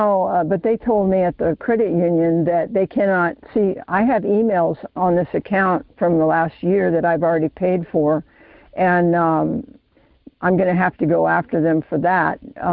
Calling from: Arizona, United States; I'm from Arizona.

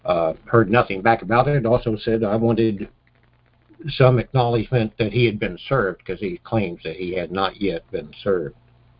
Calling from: Washington, United States; I'm calling from Washington State.

